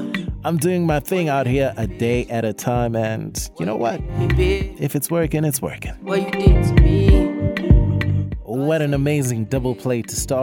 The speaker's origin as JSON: {"language": "English", "country": "Nigeria", "tie": "born or raised there", "said": "Nigeria, you've got a good one on this one. Let me take you to my home country"}